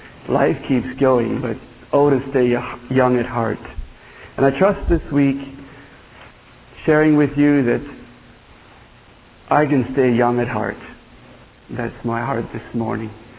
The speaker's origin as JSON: {"language": "English", "region": "Ohio", "country": "United States", "said": "from Ohio."}